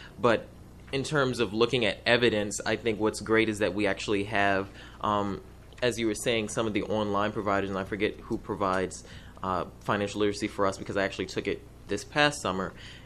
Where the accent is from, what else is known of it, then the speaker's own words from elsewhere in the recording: Maryland, United States; I was just going to say I'm from Charles County, and so as I look through the report, obviously, Charles County does have a specific class dedicated to financial literacy